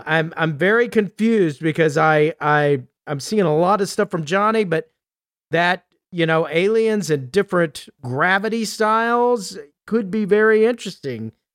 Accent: Texas, United States; And as a Texan, I have actually witnessed Chuck Norris doing a roundhouse kick

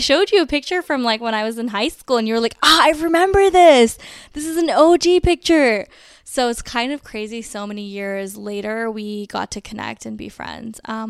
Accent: Bronx, New York, United States; I'm a city gal, you know, grew up in the boroughs. I grew up in the Bronx, in a bustling ethnic enclave, had a ton of like Yemenis and South Asians

